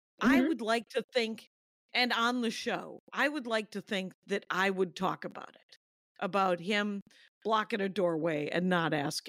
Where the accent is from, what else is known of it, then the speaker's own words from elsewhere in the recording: Wisconsin, United States; I'm from Wisconsin. I'm too much a Minneapolis comic